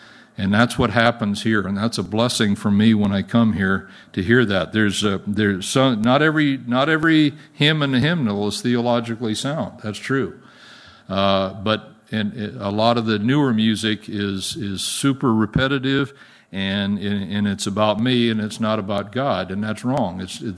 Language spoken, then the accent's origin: English; Japan; more fully involved in my home country of Japan.